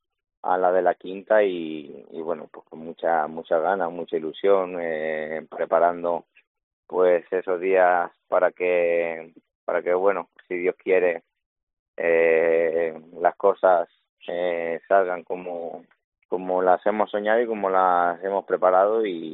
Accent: Albacete, Castilla-La Mancha, Spain; Pues sí, al final en mi tierra es donde uno quiere mostrar su mejor versión y bueno, después de que esta temporada está siendo pues muy bonita y dándole nombre a Albacete, pues llegar a mi feria

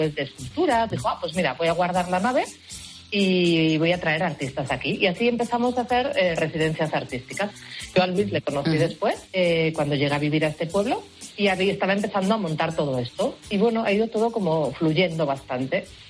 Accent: Madrid, Community of Madrid, Spain; yo vengo de Madrid...

